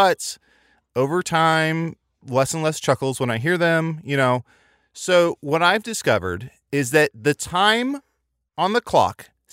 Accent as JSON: {"language": "English", "region": "Midwest", "country": "United States", "tie": "born or raised there", "said": "I grew up in the Midwest, and it does suck that our school, I think all girls had first period."}